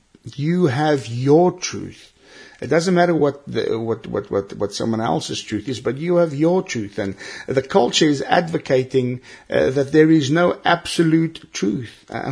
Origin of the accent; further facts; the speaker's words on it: South Africa; moved away as an adult; now in United Kingdom; You know, I'm South African, and when I first came to the United Kingdom and started preaching